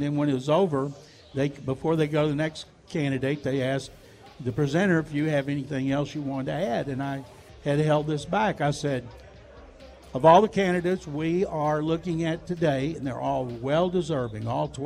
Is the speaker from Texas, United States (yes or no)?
yes; Waco, Texas, United States; now in Houston, United States; And I watched every game he played when I was a kid growing up in Waco. I was 8 when the Cowboys were born.